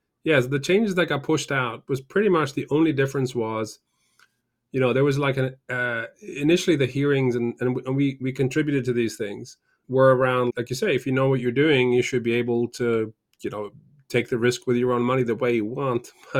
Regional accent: Norway; English is a second language; also born or lived in United Kingdom; I grew up in Norway and spent a bunch of time in the UK

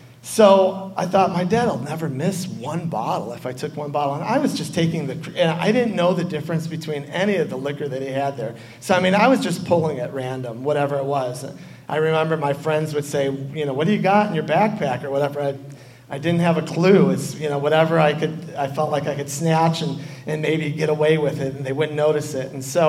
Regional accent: Chicago, Illinois, United States; now in California, United States; I have lived in California for longer than I did my home state of Illinois. I'm a Chicagoan.

